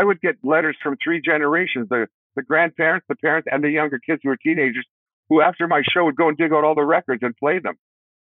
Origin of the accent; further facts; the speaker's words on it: Saskatoon, Saskatchewan, Canada; Oh, by the way, we grew up in Saskatoon.